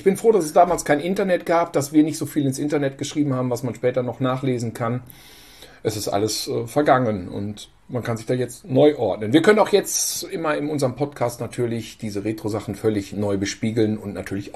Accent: Germany; Ich meine, wir als Deutsche wurden ja nun jetzt jahrzehntelang, und das haben wir ja auch in dieser luxuriösen Blase mitbekommen

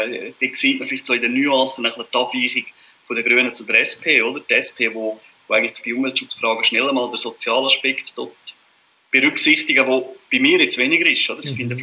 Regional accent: Glarus, Switzerland; Also, ich sage mal, bei mir zuhinterst in den Kanton Glarus, in den Bergen, dort ist es relativ entspannt.

